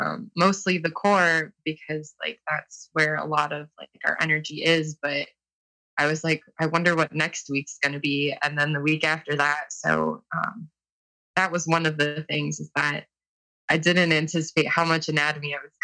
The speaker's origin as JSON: {"language": "English", "town": "Toledo", "region": "Ohio", "country": "United States", "said": "I'm from Toledo, Ohio."}